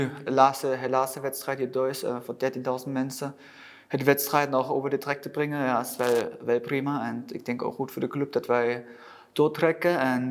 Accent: Germany; Dutch is a second language; also born or lived in Netherlands / Switzerland; ik ga zeker natuurlijk als Duitser de Bundesliga bekijken.

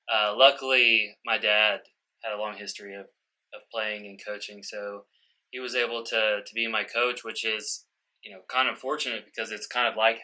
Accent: Richardson, Texas, United States; Well, we're here in the Dallas area, and I grew up here in the DFW Metroplex. More specifically, grew up in a town called Richardson. I went to Plano Schools

